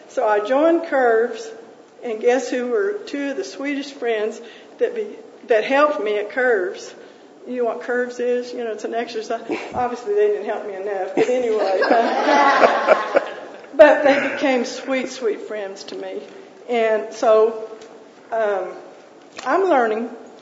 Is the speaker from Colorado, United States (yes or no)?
no; Texas, United States; I'm from Texas. And I'm the black sheep of the family because our daddy was a minister.